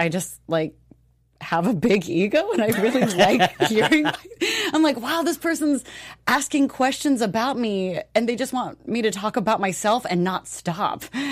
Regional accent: California, United States; but I'm from the Bay Area, the East Bay, not San Francisco.

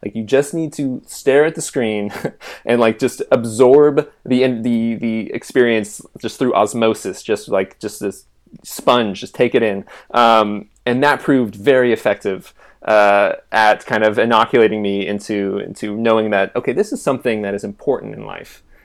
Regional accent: Renton, Washington, United States; born there; Okay, I was born in Renton, Washington, and I'm going to skip the first year of my life because I don't really recall it.

